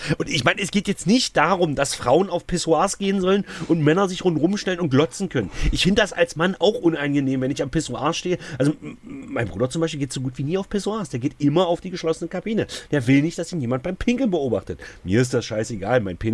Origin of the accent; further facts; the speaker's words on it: Saxony-Anhalt, Germany; Aber bei uns in Sachsen-Anhalt, Sachsen-Anhalt ist ja der Autobahn freieste Fleck in ganz Deutschland.